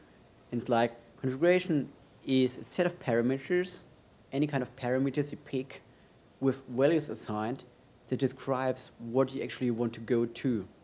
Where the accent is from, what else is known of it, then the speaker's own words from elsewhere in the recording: Germany; now in Switzerland; I'm originally from Germany, now living in Switzerland for a few years.